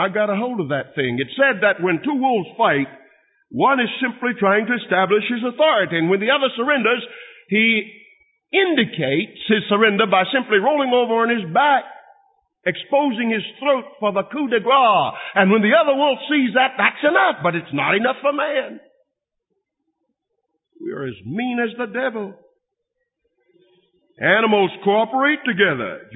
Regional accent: North Carolina, United States; born there; I tried to explain to her that I was born in North Carolina, but she won't let me off the hook.

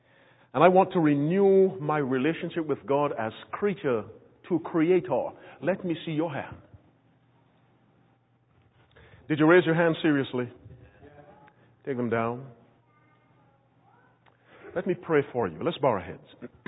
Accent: Barbados; When I was growing up in the Barbados in the West Indies, we had an expression.

